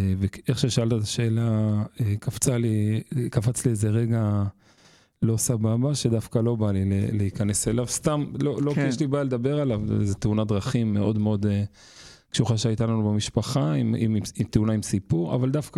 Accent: Beit El, West Bank, Palestine; אני בעצם גדלתי בבית אל, להורים מדהימים, שלוש אחיות מדהימות. קור מחצבתי, בית אל, התיישבות

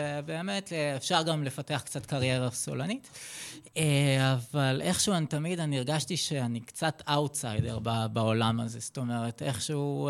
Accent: Tel Aviv, Tel Aviv District, Israel; now in Kfar Saba, Israel; אני במקור, אני מתל אביב. אני גרתי יותר נכון, עד לפני כחודשיים, שלושה, אני עברתי בדיוק עם בת הזוג שלי לכפר סבא. אז נולדתי בתל אביב

